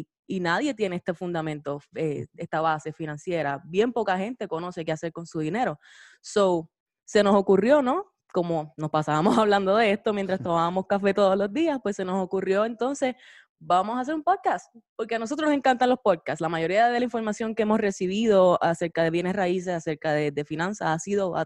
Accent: Guayanilla, Puerto Rico; nosotros somos de Guayanilla, Puerto Rico, ¿no? Y venimos, salimos de la universidad, fuimos al colegio de Mayagüez.

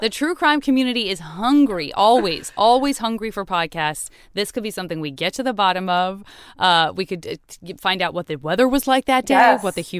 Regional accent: Tucson, Arizona, United States; In Tucson, yeah.

